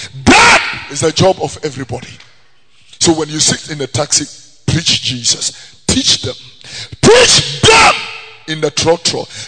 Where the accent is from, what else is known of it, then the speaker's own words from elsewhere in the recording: Abeka, Greater Accra, Ghana; This is the area where I was born. I was born here in Tesano. I grew up here in Abeka and Fadama. This is my birth community.